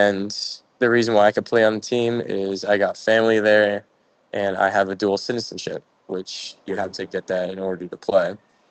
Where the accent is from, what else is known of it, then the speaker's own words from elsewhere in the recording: United States; I had lots of coaches watching me since I'm American, and it's like something they rarely get.